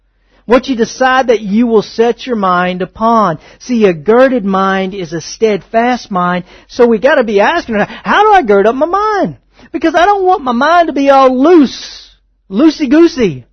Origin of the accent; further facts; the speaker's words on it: Texas, United States; I'm from East Texas, so bear with me.